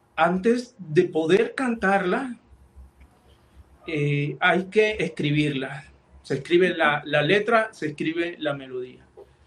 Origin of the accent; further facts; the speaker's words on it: Colombia; Yo comienzo a escribir y me enfoco en mi tierra porque es lo más fácil para mí